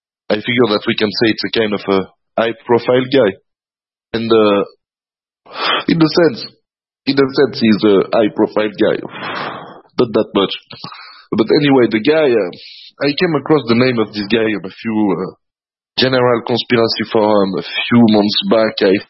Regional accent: Geneva, Switzerland; from Geneva, Switzerland. I am a male. I think that you can recognize that from my voice. And I am 35 years old, to give you some context.

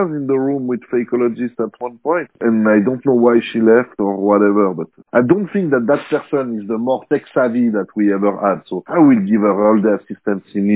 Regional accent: Switzerland; I am an ethnic Swiss. I was born and raised in Switzerland. All my ancestry, for at least two generations, are Swiss.

